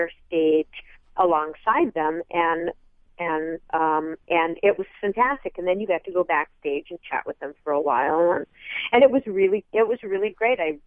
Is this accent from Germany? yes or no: no; Michigan, United States; I think I've been to Indianapolis. I grew up in Michigan, so